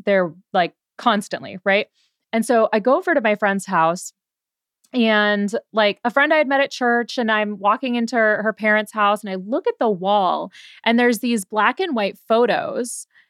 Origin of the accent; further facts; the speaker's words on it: California, United States; also born or lived in Virginia, United States; when I lived in Virginia for about 7 years and I grew up in Southern California.